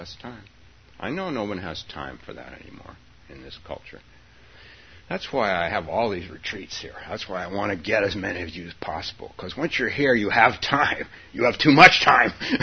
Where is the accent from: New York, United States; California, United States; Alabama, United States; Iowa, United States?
California, United States; We're from California.